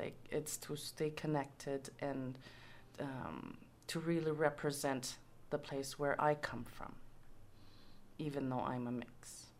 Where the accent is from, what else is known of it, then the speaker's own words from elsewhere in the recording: Canada; Growing up in the North, my mother is originally from up north. She's Inuk, and my father was a Quebecois, a white person. So I'm a mix of both. Growing up in the North, I was considered a white person.